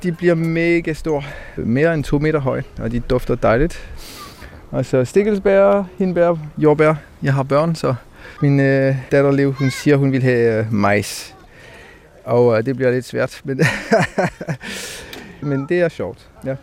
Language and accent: Danish; France; Danish is a second language; now in Denmark; Og jeg kommer fra Frankrig, faktisk.